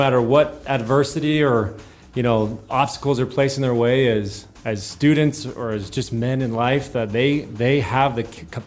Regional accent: Mesa, Arizona, United States; I actually was raised in Mesa, up in the valley, and went to Mountain View High School, and from local of Arizona

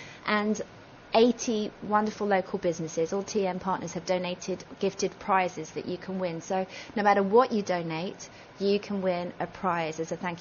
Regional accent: Hayes, London, United Kingdom; now in Tunbridge, United Kingdom; I'm not from around here. I grew up in Hayes in Bromley.

